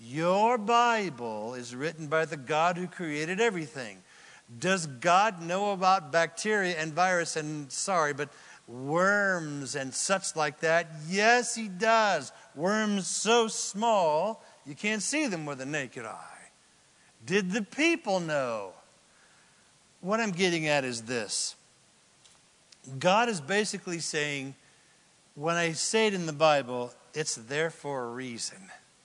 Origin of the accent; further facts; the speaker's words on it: Anderson, California, United States; I'm from Anderson in Redding, California, and we had lots of cows. I grew up in one house. There was cows all around us.